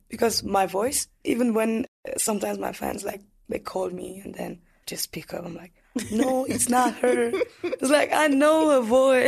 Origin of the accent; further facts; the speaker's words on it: Western Province, Rwanda; now in Kigali, Rwanda; I was born in the west part of Rwanda, and I studied there for 5 years. That's when I moved to Kigali.